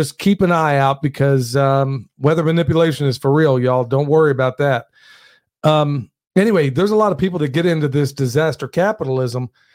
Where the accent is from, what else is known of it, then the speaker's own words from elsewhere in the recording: Oklahoma, United States; I grew up in Oklahoma, okay? Tornadoes are a reality there.